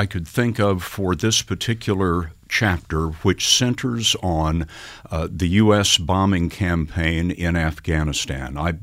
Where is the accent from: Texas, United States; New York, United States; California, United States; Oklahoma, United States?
Texas, United States; also born or lived in San Antonio; Well, I was born in San Antonio, Texas, but I grew up out in West Texas, which is a farming community, and I was there from about 3 years old all the way through college at Texas Tech University.